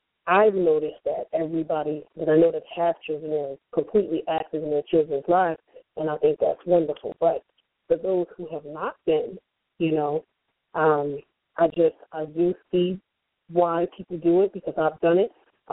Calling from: New Jersey, United States; Hey, everybody, it's … calling from Jersey.

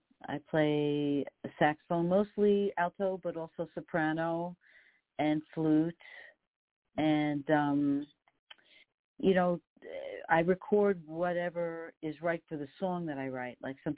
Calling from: New York, United States; I'm calling you from New York. I'm on the Queens border, about 20 minutes outside of Midtown Manhattan.

